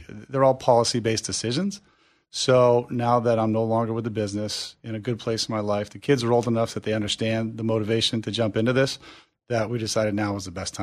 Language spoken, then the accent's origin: English; Maine, United States; Well, my motivation for getting in is I'm from Maine. I grew up in Maine.